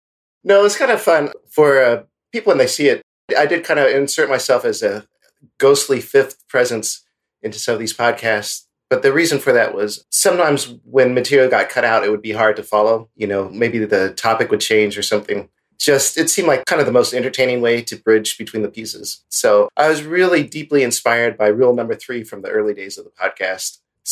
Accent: Columbus, Ohio, United States; I'm a philosopher from Columbus, Ohio.

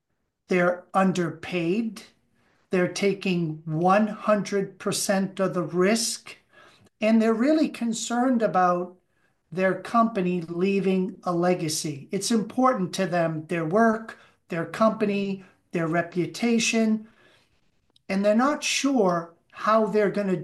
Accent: Boston, Massachusetts, United States

